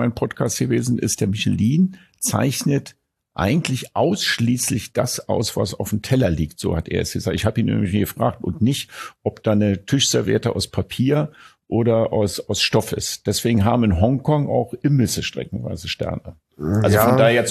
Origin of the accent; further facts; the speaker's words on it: Berlin, Germany; born there; Ich bin geborener Berliner.